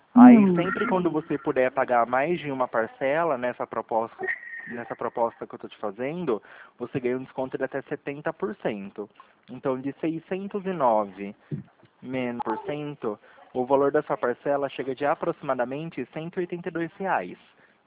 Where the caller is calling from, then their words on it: Campinas, São Paulo, Brazil; aqui de Campinas, São Paulo, aqui no centro.